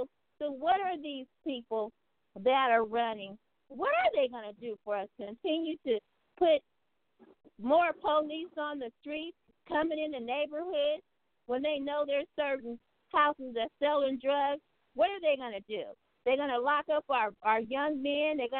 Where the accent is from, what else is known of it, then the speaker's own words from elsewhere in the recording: Fresno, California, United States; growing up in Fresno, you know, Fresno, being on the West Side, going to Edison, and being a college graduate with a degree